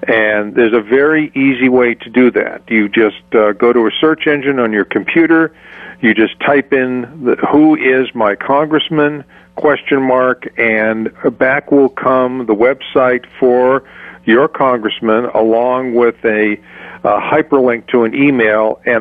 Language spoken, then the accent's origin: English; North Carolina, United States; past hurricanes through which I went through in my home state of North Carolina